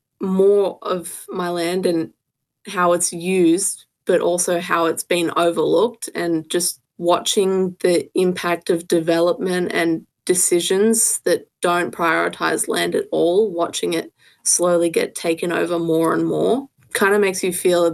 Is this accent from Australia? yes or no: yes; Sydney, New South Wales, Australia; born or raised there; now in Tamworth, Australia